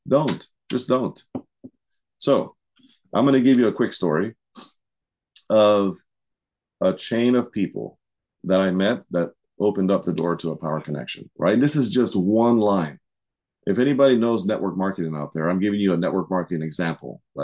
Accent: Maryland, United States; I'm from Maryland, DC area.

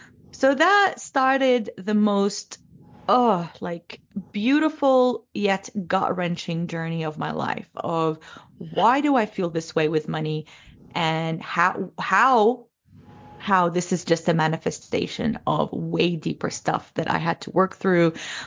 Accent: Jordan; I'm a Jordanian Australian American. I have acquired I was born in Jordan, but I've traveled and I've acquired all these nationalities, which is quite impossible for a little girl from Jordan

